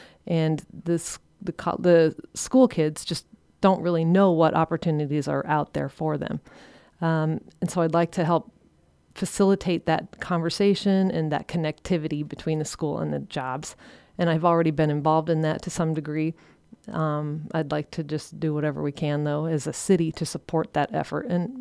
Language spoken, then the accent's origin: English; Atlantic, Iowa, United States; I grew up here in Atlantic.